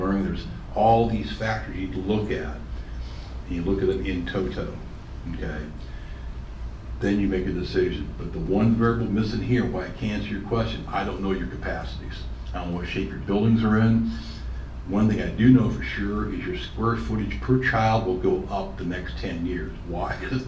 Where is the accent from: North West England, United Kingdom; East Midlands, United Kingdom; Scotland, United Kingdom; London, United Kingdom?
Scotland, United Kingdom; There's two things, being a Scotsman, I don't like